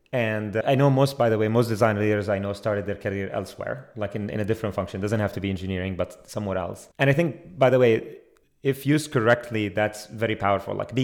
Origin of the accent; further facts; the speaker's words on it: Palestine; I'm originally from Palestine, so I started reporting on news stories there.